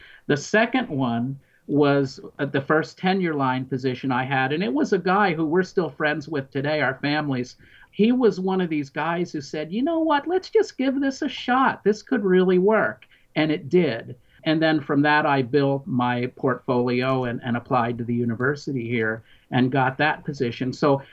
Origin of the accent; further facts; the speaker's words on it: Pennsylvania, United States; born there; I was born in January of 1954 in Pennsylvania, graduated at the age of 17 in 1971 from high school.